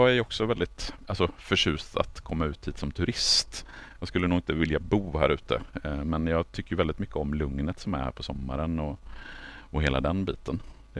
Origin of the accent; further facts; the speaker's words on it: Borås, Västra Götaland County, Sweden; till skillnad från mig som är från Borås från början.